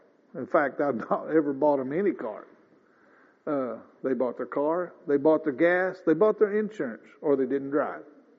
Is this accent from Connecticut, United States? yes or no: no; Missouri, United States; they found out that I came from Missouri, and because I wouldn't just immediately do exactly what they said on something, they called me a hard-headed Missourian.